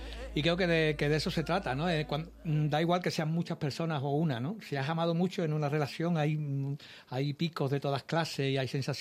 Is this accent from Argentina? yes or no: no; Seville, Andalusia, Spain; Yo soy de Sevilla, pero mi abuela era gaditana.